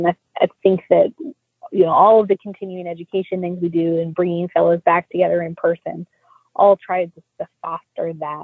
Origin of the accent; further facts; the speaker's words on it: West Virginia, United States; I'm a kid from West Virginia. I would love to, it would of course be a dream to take a program like this back home.